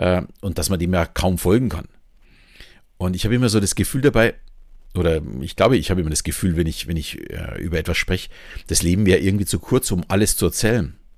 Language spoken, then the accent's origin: German; Southern Germany, Germany; accent: Southern German; Wenn ich zu schnell spreche oder zu viele Buchstaben verschlucke und meinen süddeutschen Akzent jemand nicht mag